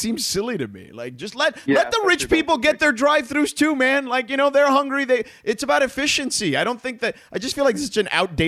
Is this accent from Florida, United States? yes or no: yes; Miami, Florida, United States; And where I grew up in Miami in Coral Gables, not where I grew up because that's a rich part of town, where the University of Miami is, you can only paint your house a certain color.